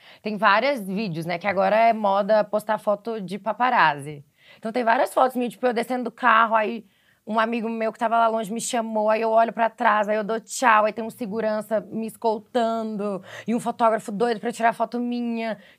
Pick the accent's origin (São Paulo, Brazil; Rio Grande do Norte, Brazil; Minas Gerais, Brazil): Minas Gerais, Brazil; Governador Valadares; born there; Governador Valadares.